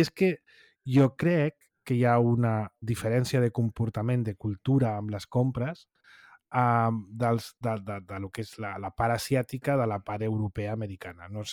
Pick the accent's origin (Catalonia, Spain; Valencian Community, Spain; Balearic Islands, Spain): Catalonia, Spain; com a català